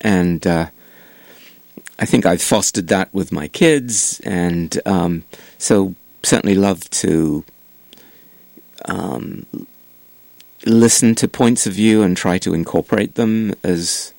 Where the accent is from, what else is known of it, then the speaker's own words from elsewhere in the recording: England, United Kingdom; growing up in England